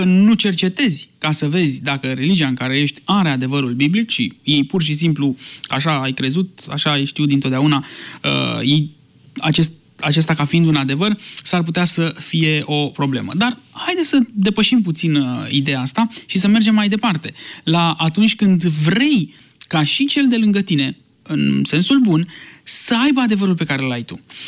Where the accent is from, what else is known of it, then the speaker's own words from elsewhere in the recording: Romania; Suntem noi creștinii din România, poate, nu știu, într-un fel extremiști sau noi nu suntem, ci doar musulmanii sunt?